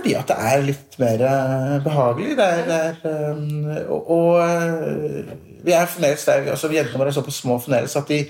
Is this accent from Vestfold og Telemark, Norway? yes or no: no; Lillehammer, Innlandet, Norway; also born or lived in London / Islamabad; jeg vokste opp på Lillehammer, men født i London, tilbrakte noe av barndommen i Islamabad i Pakistan, da foreldrene mine ønsket å bo der, og så flyttet vi tilbake til Lillehammer igjen, og etter at jeg flyttet hjemmefra og studerte, som var i England